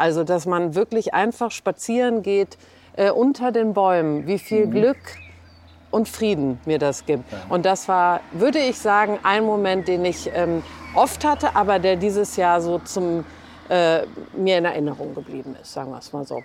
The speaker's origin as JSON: {"language": "German", "town": "Cologne", "region": "North Rhine-Westphalia", "country": "Germany", "said": "Ach so, nee, ich komme ja aus Köln. Ich bin ja in der Stadt. Ich bin ja in der Stadt."}